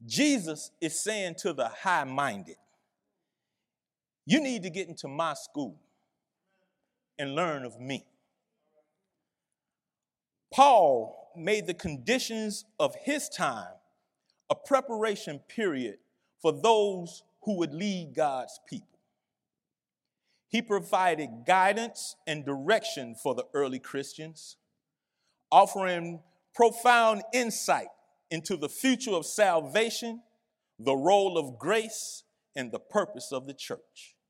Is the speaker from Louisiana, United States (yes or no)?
yes; Louisiana, United States; His parents from Louisiana. I'm from Louisiana.